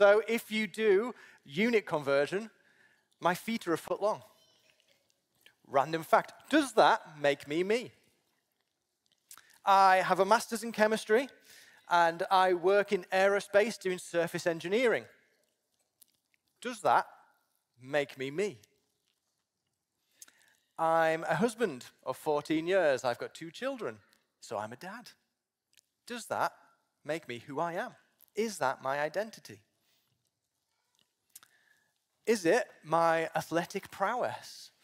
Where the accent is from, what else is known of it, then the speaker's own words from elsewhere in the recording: North West England, United Kingdom; now in Sheffield, United Kingdom; I grew up in Cumbria in the northwest of England. I've been in Sheffield about 19 years.